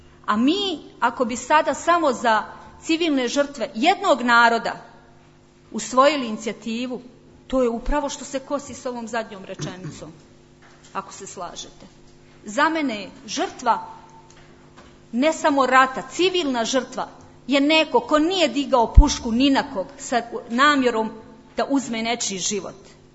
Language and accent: Bosnian; Vareš, Federation of Bosnia and Herzegovina, Bosnia & Herzegovina; Ja kao ponosna varaška Bošnjakinja tražim da se kao Bošnjakinja poštujem